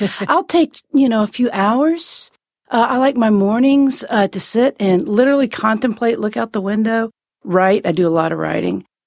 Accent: Lexington, Kentucky, United States; now in Cincinnati, United States; I'm an only child, and actually, I grew up in Lexington, but I actually live here.

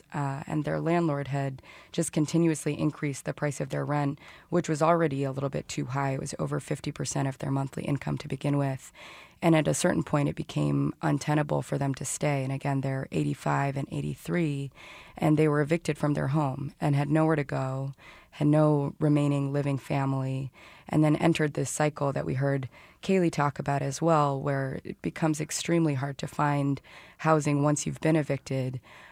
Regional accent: Kansas City, Missouri, United States; I'm from Kansas City, so when I was looking to do research on housing, I decided to come back to the city and focus my research on Kansas City.

